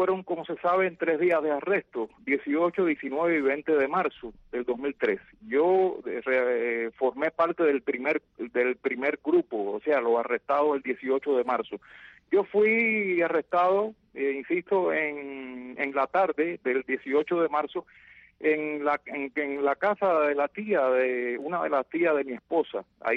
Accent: Havana, Cuba; yo soy natural de La Habana

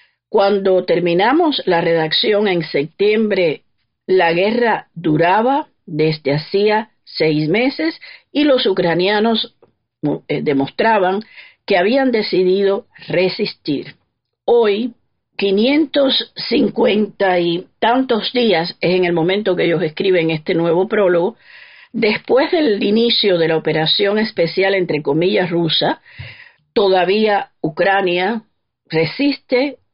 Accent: Cuba; nosotros como cubanos

